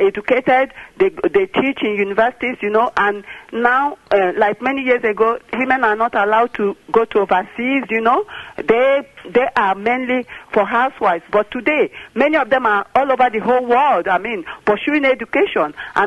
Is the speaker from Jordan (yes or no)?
no; Nigeria; Before I ask another question, I'm from Nigeria.